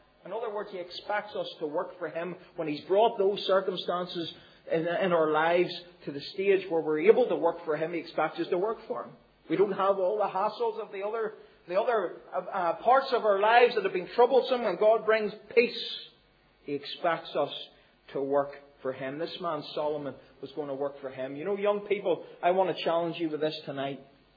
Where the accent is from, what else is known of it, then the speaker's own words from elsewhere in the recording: Belfast, Northern Ireland, United Kingdom; I remember growing up in Belfast.